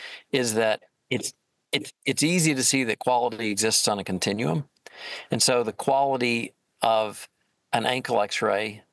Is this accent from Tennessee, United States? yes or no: yes; Nashville, Tennessee, United States; And Jack knew that I was from Nashville, and he knew about my history in the music business.